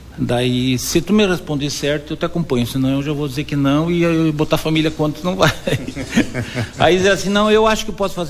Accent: Canoinhas, Santa Catarina, Brazil; porque a minha cidade natal é Canoinhas

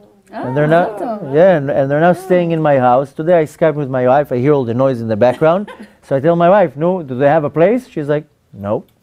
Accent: Israel; moved away as an adult; I'm Israeli.

